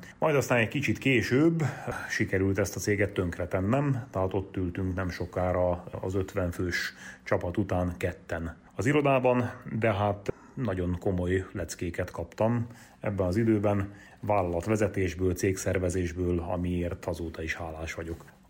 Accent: Karancsalja, Nógrád, Hungary; accent: Nógrád; Én Salgótarján mellett egy kisfaluban nőttem fel, Karancsalján. Innen a nógrádi akcentusom, ami talán érezhető lesz

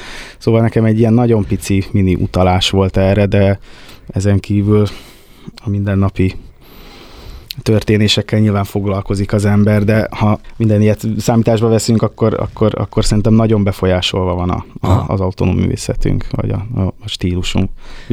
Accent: Vojvodina, Serbia; born there; Ugye én vajdasági születésű vagyok

